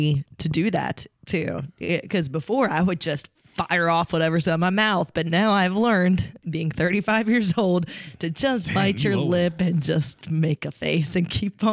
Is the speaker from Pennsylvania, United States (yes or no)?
yes; Pittsburgh, Pennsylvania, United States; It's the same way I feel because I'm from Pittsburgh.